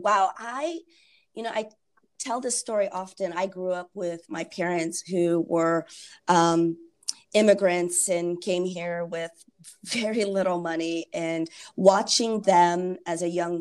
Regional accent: Seattle, Washington, United States; moved away as an adult; I grew up in Seattle, but that's what brought me to the Midwest, to Indianapolis.

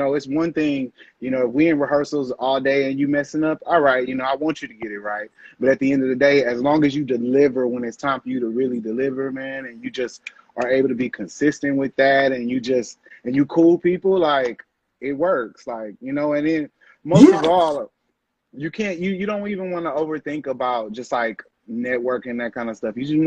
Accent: Houston, Texas, United States; I'm from Houston, Texas.

